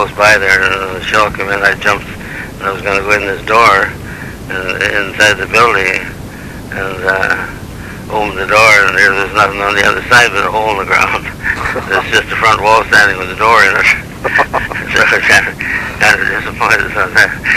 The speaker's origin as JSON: {"language": "English", "region": "Minnesota", "country": "United States", "said": "I told him I was from Minnesota"}